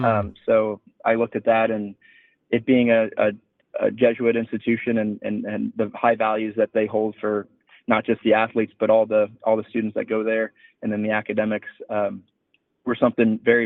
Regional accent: Luce Creek, Missouri, United States; Yes, I was born and raised in Luce Creek, Missouri. I have a younger brother and a younger sister, so I'm the oldest of three.

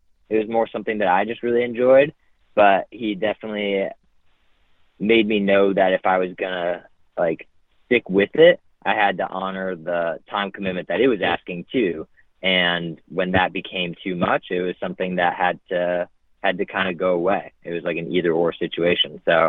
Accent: Lake Villa, Illinois, United States; born there; I was born in Lake Villa, Illinois, which is just a small city in northwest Illinois.

